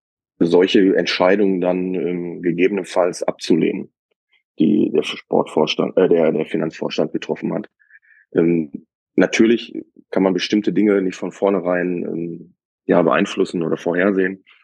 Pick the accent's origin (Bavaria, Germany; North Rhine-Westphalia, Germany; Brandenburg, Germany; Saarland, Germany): North Rhine-Westphalia, Germany; Ich komme aus dem Westmünsterland